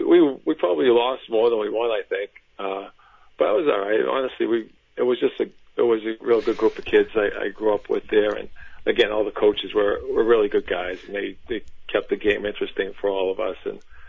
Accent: Revere, Massachusetts, United States; I grew up in Revere, and we did the Pop Warner in Revere.

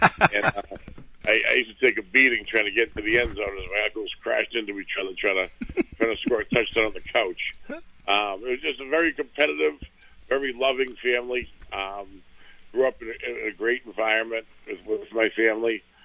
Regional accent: Peabody, United States; So growing up in Peabody and being a part of the culture of not I mean, not just the football, the athletics as a whole.

